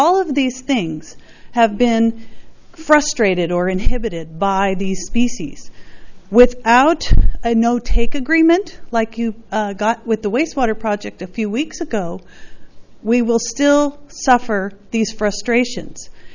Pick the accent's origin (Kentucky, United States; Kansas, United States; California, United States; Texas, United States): California, United States; Los Osos; from Los Osos.